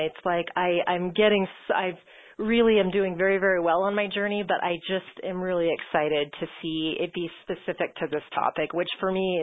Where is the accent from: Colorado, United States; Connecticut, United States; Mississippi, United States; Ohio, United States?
Colorado, United States; I'm from Colorado.